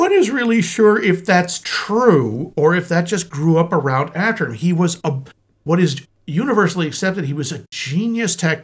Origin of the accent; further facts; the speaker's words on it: Wales, United Kingdom; I'm poor. I'm Welsh.